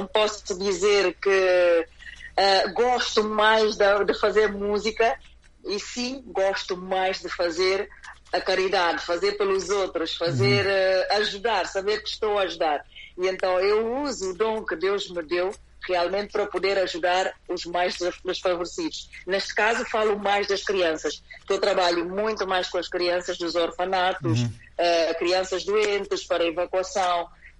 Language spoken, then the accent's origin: Portuguese; Guinea-Bissau; fazer lembrar o povo guineense que nós somos um só. Somos guineenses.